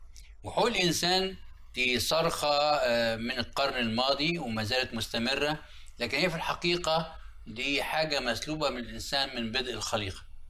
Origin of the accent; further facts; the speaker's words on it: Egypt; النهاردة عندنا في مصر وفي البلاد العربية كلها